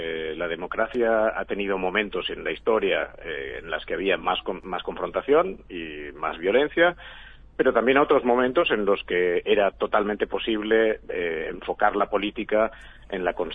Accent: Spain; Yo lo veo, yo vengo de España

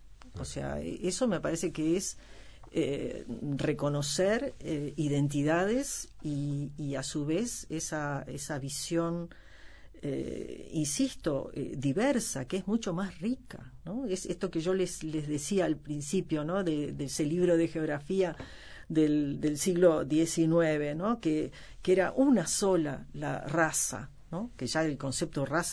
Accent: Uruguay; estoy hablando como ciudadana uruguaya que tiene una cierta sensibilidad sobre esos temas

